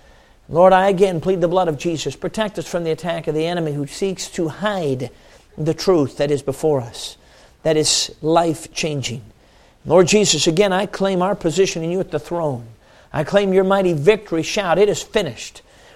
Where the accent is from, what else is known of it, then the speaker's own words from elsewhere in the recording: Chicago, Illinois, United States; Now, I'm a city kid, as I've mentioned. I grew up in Chicago.